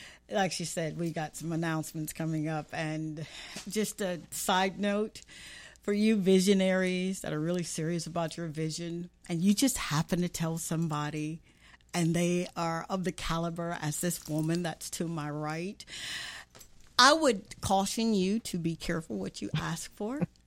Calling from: Atlanta, Georgia, United States; Atlanta, Georgia.

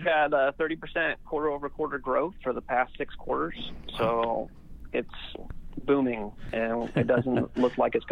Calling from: Las Vegas, Nevada, United States; I'm calling from Vegas. So our headquarters are here in the States.

